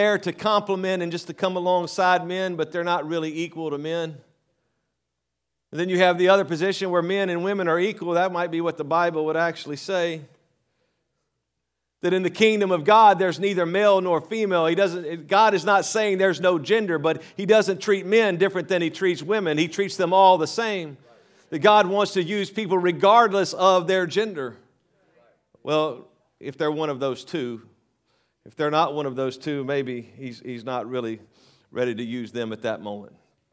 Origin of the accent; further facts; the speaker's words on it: Louisiana, United States; I'm from Louisiana, so typically I go unique, and my daughter makes fun of me.